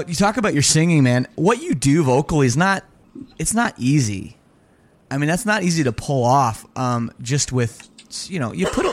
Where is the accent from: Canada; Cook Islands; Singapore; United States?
Canada; because I'm from Canada, so, you know, we played some weird places when we started.